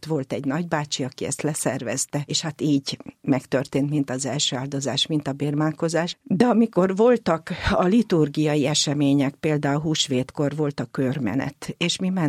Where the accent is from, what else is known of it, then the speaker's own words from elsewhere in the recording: Mélykút, Bács-Kiskun, Hungary; also born or lived in Bácsalmás; Én már Bácsalmáson születtem. És amint lehetett, akkor átköltöztek Mélykútra, és én Mélykúton nevelkedtem. Mélykút az egy katolikus község, és hát a szüleim katolikusok, mind a ketten azok voltak